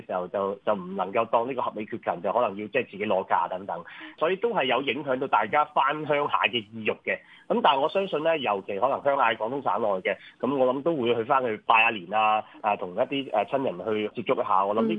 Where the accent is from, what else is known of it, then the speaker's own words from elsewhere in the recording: Macau; 我哋澳門人咧好中意去旅行嘅